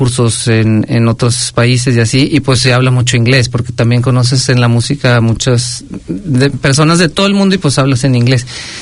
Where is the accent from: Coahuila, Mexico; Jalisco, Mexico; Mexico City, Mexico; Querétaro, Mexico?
Coahuila, Mexico; Torreón; Los dos somos de Torreón, sí.